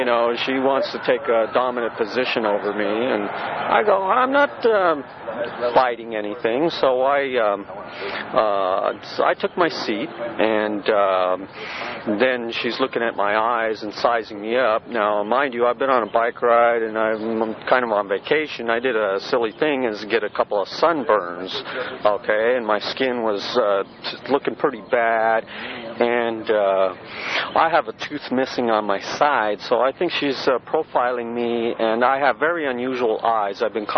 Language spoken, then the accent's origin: English; Los Angeles, California, United States; I'm from Los Angeles.